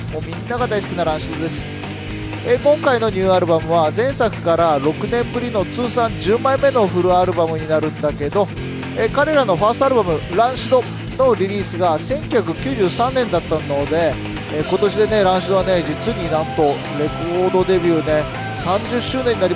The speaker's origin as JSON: {"language": "Japanese", "town": "Sapporo", "region": "Hokkaido", "country": "Japan", "tie": "born or raised there", "said": "地元ね、自分の地元北海道、札幌市へ帰省しました。"}